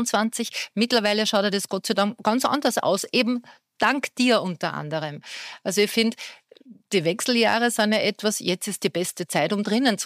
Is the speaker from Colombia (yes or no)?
no; Austria; sagt man bei uns in Österreich